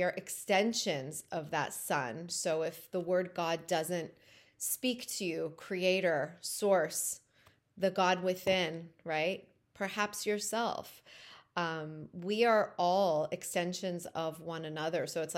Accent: Toronto, Ontario, Canada; moved away as an adult; also born or lived in Iran; I was born in Iran, I grew up in Canada. Left Canada at 24 when I met my husband, my now husband, and had to make a decision because he was from New York, he was American, I was from Toronto, Canadian

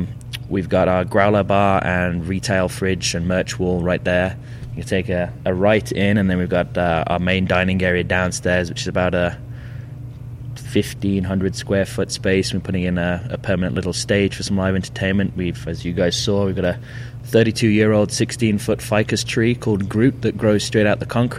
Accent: Birmingham, West Midlands, United Kingdom; now in Canada; Birmingham, England. I'm just about 10 and a half years now here in beautiful BC.

